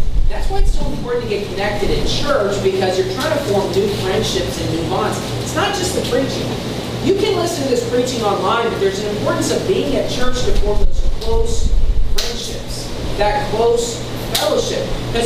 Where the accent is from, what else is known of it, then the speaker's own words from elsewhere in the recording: West Virginia, United States; Now, I'm not from California. I'm from West Virginia, but by chance, my cousin lived in Sacramento as well.